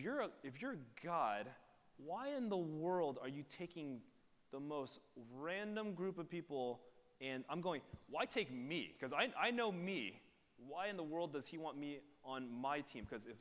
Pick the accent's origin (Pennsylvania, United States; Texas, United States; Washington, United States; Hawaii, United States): Texas, United States; Houston; born there; While I am Asian, and that is great, while I was born in Houston, which makes me Houstonian, which is awesome, right?